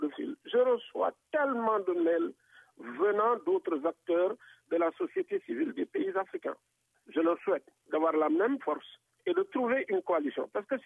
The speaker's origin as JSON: {"language": "French", "country": "Senegal", "said": "nous sommes des Sénégalais. Nous travaillons au Sénégal"}